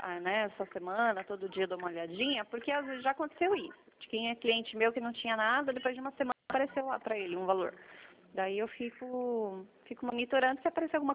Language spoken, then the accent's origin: Portuguese; São Roque, São Paulo, Brazil; Nós somos de São Roque.